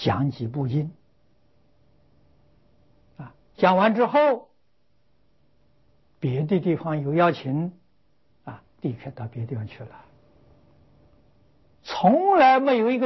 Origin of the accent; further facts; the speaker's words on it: Lujiang, Anhui, China; 孝亲我的家乡安徽庐江县地方上的人士，还有一些佛门弟子，啊，他们大家发心，啊，将我父母的坟墓，重新修建起来。